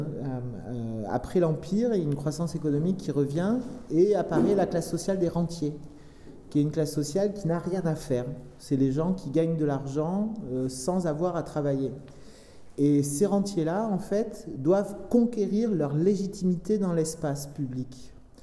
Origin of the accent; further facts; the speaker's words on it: Bordeaux, Nouvelle-Aquitaine, France; Et je viens de Bordeaux et adolescent, on m'avait raconté cette histoire-là